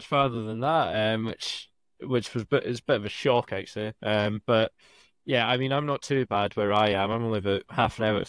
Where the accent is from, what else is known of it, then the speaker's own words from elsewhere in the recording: Dunblane, Scotland, United Kingdom; Yeah, I grew up in Dunblane. Always lived there. Well, it's technically a city, but it's a cathedral city, so it's not really a proper city. There's only about 10,000 folk that live there.